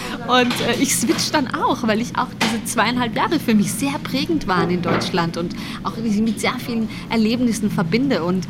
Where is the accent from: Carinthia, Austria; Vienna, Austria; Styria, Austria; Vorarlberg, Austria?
Carinthia, Austria; ich bin in Südkärnten aufgewachsen